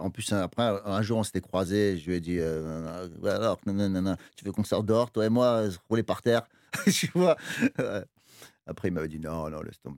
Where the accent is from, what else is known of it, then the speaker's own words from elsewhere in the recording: Sarcelles, Île-de-France, France; Et en plus, nous, on vient de Sarcelles, c'est pas pareil.